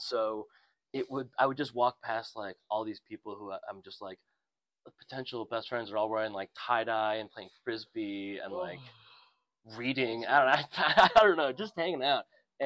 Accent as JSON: {"language": "English", "town": "Chicago", "region": "Illinois", "country": "United States", "tie": "born or raised there", "said": "So yeah, I can talk a little bit about like, I grew up in Chicago, Illinois."}